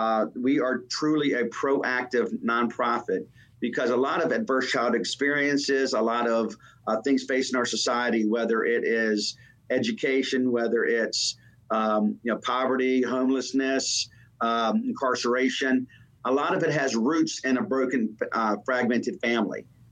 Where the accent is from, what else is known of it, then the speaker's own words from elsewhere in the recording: Richmond, Virginia, United States; I'm from the Richmond, Virginia area